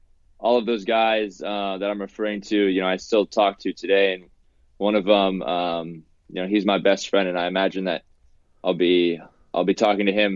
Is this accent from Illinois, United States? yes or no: no; Charlotte, North Carolina, United States; also born or lived in Kentucky / Omaha, Nebraska; I'm originally from Kentucky, but we spent a few years in Omaha, Nebraska. And I went to Catholic school there until second grade. And then we moved to Charlotte, North Carolina, where I've spent the rest of my life growing up.